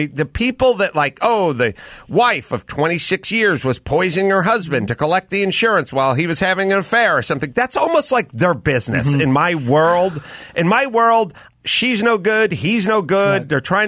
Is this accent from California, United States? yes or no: yes; North Hollywood, California, United States; You know, I grew up in North Hollywood.